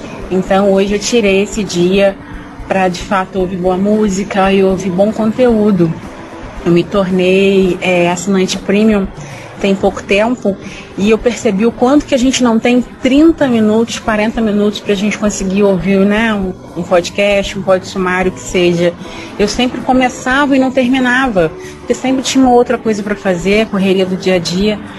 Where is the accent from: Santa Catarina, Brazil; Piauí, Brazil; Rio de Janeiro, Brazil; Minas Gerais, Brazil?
Rio de Janeiro, Brazil; Volta Redonda; Eu sou de Volta Redonda, Rio de Janeiro.